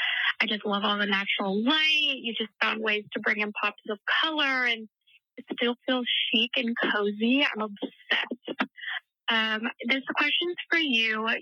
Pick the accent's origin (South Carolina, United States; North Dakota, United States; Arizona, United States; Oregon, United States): Oregon, United States; I'm from Oregon, and I absolutely love the pod.